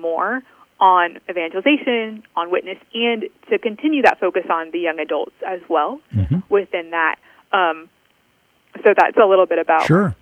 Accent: Lafayette, Indiana, United States; Sure. I am from Indiana. I actually am from Lafayette.

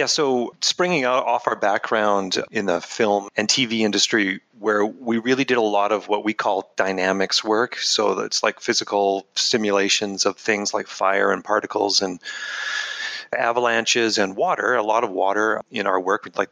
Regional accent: Canada; I'm Canadian too, yeah.

